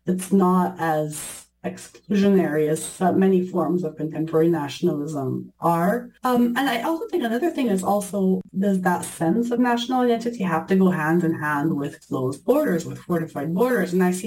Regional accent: Italy; I grew up in Italy

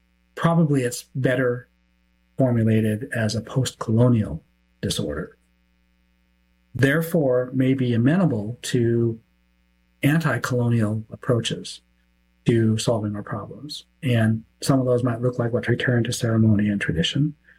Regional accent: Montana, United States; I'm from Montana originally. I'm an enrolled member or tribal citizen of the Aani Gowan Tribal Nation of Montana. We're on the Fort Belknap Indian Reservation, which is north of Billings, about a three-hour drive.

